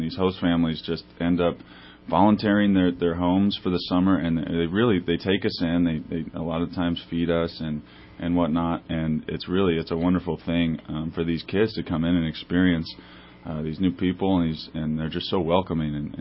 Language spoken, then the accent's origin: English; Marysville, California, United States; I know I'm from Marysville, and the Marysville Gold Sox have been playing in the Horizon Air